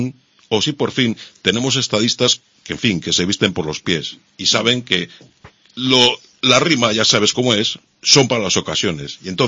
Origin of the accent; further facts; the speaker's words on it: Spain; Yo estoy, evidentemente, como cualquier español normal y medio